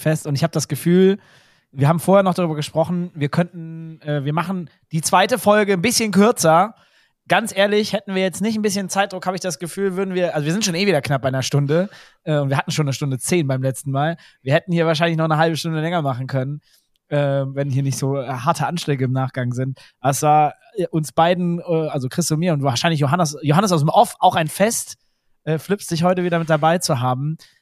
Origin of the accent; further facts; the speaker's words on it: North Rhine-Westphalia, Germany; ich bin aus NRW